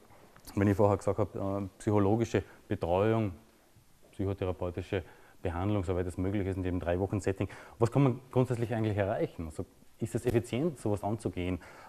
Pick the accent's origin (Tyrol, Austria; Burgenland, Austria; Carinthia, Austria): Burgenland, Austria; Und ich komme aus dem Burgenland.